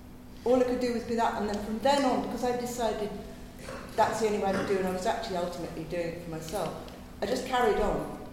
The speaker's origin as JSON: {"language": "English", "town": "Sidcup", "region": "London", "country": "United Kingdom", "said": "I came from Sidcup."}